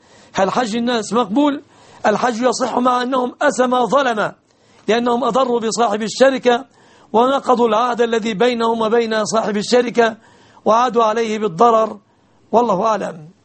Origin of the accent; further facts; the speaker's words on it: Egypt; لا أرى هناك في بلادنا مصر بنوكا إسلامية